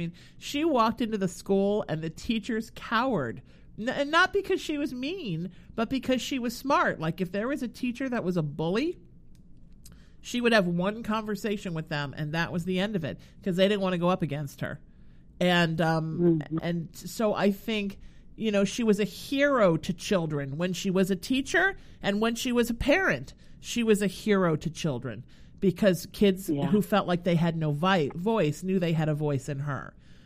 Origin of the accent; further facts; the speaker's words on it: Northeast, United States; I'm also a Northeasterner, and we're not taught to be boasters. You know, you're a New Englander, too.